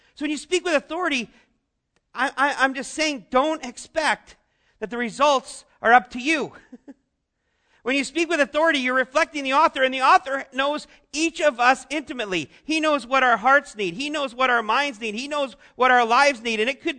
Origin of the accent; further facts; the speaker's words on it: British Columbia, Canada; now in Ann Arbor, United States; I think that was one of the most disappointing things for people when I came from British Columbia to Ann Arbor, was that I don't speak like a philosopher.